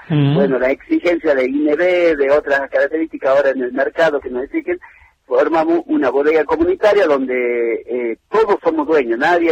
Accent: Amaicha del Valle, Tucumán, Argentina; los Amaichas hoy en día somos dueños del territorio

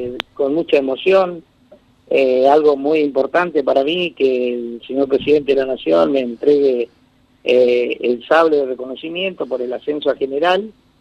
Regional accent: Paso de los Libres, Corrientes, Argentina; moved away as an adult; Son 37, 38 años que desde que me fui de Paso a los Libres por allá cuando tenía 20 años, ahora, a los 57, conseguir esto es muy importante

